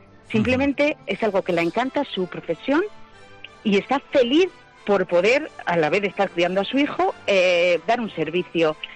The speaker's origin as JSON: {"language": "Spanish", "town": "Castejón de Trabancos", "region": "Castile and León", "country": "Spain", "tie": "born or raised there", "said": "que tienen casita en mi pueblo, en Castejón de Trabancos"}